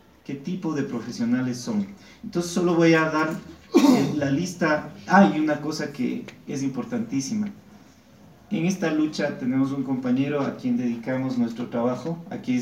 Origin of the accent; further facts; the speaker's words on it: Quito, Pichincha, Ecuador; derechos como seres humanos, como quiteños, como ciudadanos